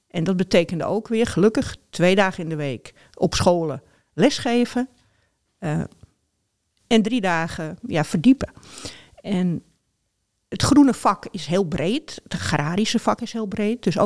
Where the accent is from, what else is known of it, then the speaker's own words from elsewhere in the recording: North Holland, Netherlands; Ik kom uit Noord-Holland.